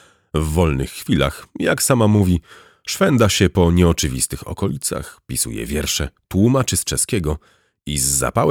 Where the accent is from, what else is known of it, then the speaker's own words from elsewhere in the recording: Beskids, Poland; Sam wychowywałem się na terenie przygranicznym. Doskonale pamiętam czasy, kiedy w Beskidach nie można było swobodnie przekraczać granicy polsko-słowackiej.